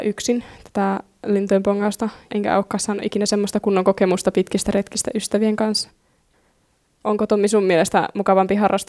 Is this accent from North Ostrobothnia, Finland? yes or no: yes; Nivala, North Ostrobothnia, Finland; Itse on Nivalasta, niin siellä saattaa ehkä olla vähän erilaisempaa lajia